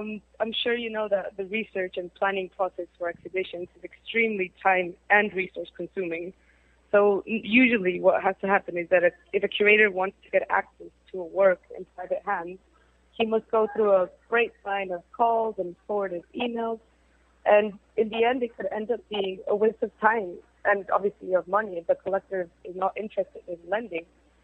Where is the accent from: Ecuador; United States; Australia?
Ecuador; now in London, United Kingdom; We're based in London. I'm actually from Ecuador, but we are based in London at the moment.